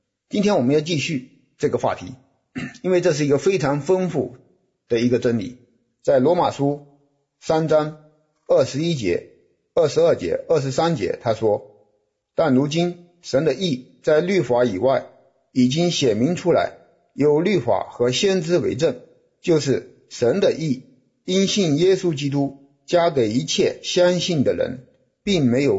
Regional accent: China; 而且我们中国人也早就说，真正的公平就是王子犯罪与庶民同罪

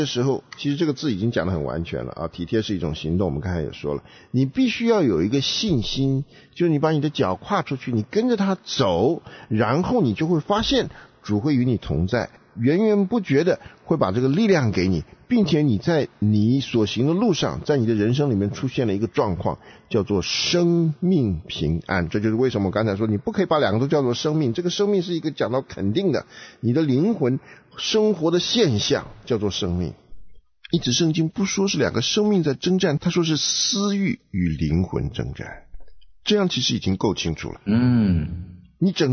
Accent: China; 那我们中国人如果有一个习惯啊，照着圣经来理解，那我们就会有答案。

